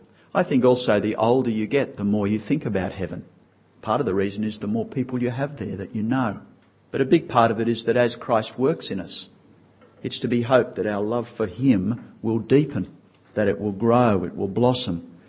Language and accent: English; Port Macquarie, New South Wales, Australia; When I was 17, I grew up in Port Macquarie